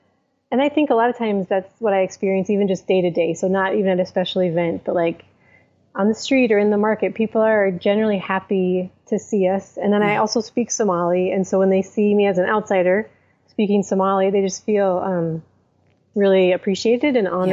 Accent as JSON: {"language": "English", "region": "Minnesota", "country": "United States", "said": "we're from Minnesota, both of us."}